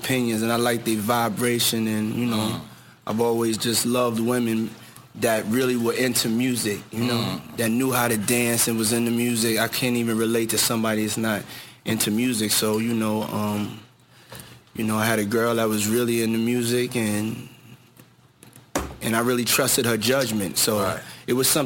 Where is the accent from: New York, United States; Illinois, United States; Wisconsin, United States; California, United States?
New York, United States; Harlem; these were the things that I grew up to in Harlem when I used to have to do my chores in the morning.